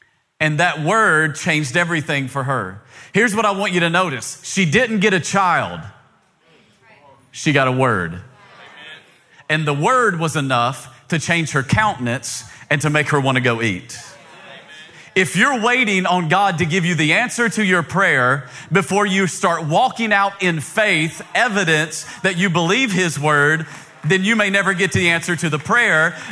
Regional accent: Tennessee, United States; I grew up in East Tennessee where straight solo cups, that's it.

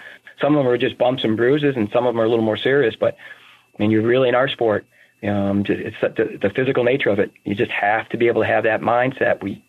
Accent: Cleveland, Ohio, United States; I mean, I'm from being from Ohio, and especially the Cleveland area, it was always a hot spot of recruiting, you know, when I was growing up.

